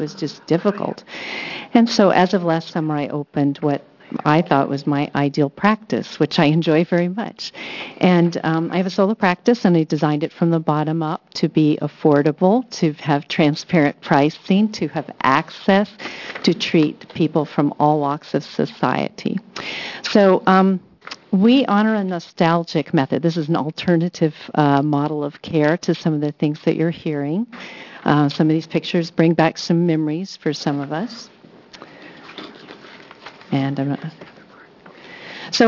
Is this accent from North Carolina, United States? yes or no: no; Virginia, United States; now in Coos Bay, United States; I'm from Virginia. I'm a Virginia transplant.